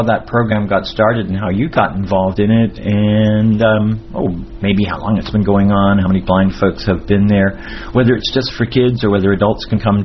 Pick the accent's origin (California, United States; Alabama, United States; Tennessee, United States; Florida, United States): Florida, United States; Miami; from Miami, Florida